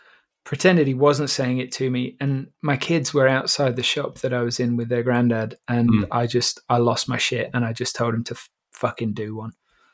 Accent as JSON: {"language": "English", "town": "Ludlow", "region": "West Midlands", "country": "United Kingdom", "tie": "born or raised there", "said": "And it was in Ludlow, my hometown"}